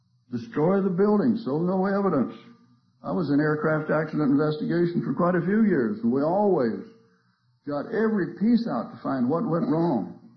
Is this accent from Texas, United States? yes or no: yes; Texas, United States; Well, I came from Andrews County, Texas, and they got oil coming out of their ears down there.